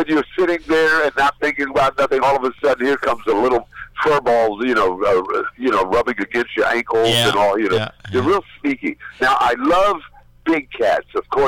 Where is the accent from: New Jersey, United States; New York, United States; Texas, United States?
New York, United States; Brooklyn; I lived in housing projects in Brooklyn, New York, and I was born and raised in Brooklyn.